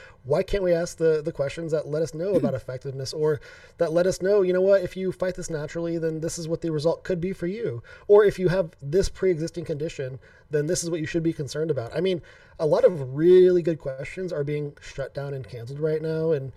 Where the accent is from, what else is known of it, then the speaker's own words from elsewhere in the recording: Texas, United States; Well, as a Texan, I basically I should speak a lot more Spanish than